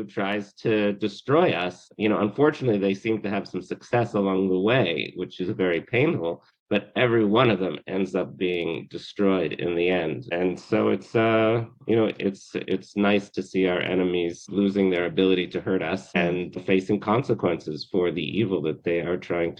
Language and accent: English; Canada; I'm from Canada